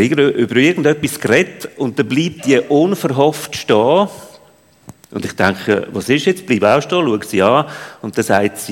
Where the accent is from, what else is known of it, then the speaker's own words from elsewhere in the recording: Central Switzerland, Switzerland; ich von Lauteren. Meine Eltern sind dort gewesen, dann bin ich in der Innerschweiz aufgewachsen.